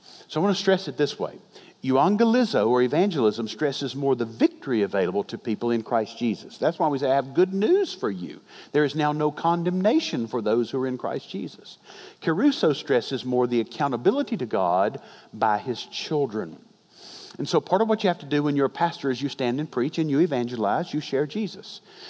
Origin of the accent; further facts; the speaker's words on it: Fayetteville, Georgia, United States; There was a man in the church where I grew up down in Fayetteville, Georgia.